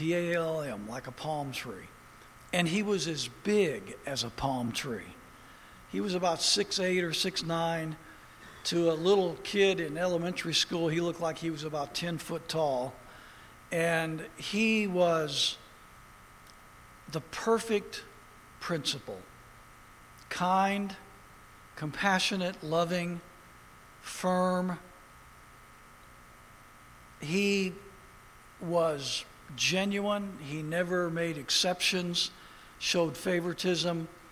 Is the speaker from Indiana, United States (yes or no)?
yes; Indiana, United States; I grew up in the Hoosier State basketball state of America